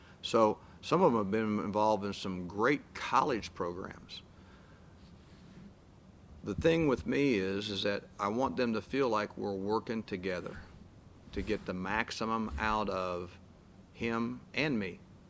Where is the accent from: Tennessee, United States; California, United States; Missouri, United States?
Missouri, United States; back in that little bitty country hometown that I grew up in Missouri.